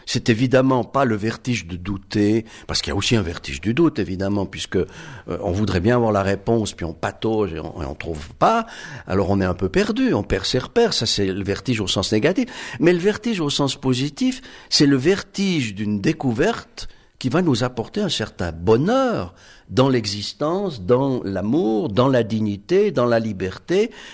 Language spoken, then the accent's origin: French; Switzerland; born there; Pourquoi est-ce que je suis né en Suisse plutôt qu'en Chine?